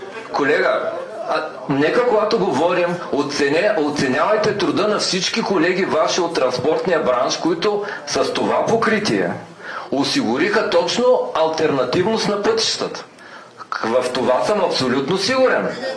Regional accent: Gabrovo Province, Bulgaria; пък и съм от Габровско, така че там сме сметкаджи.

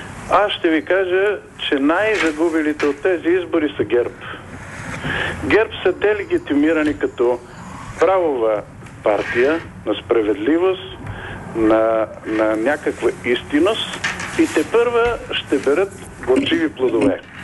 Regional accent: Sofia, Sofia City, Bulgaria; Аз контактувам с много хора, от София съм

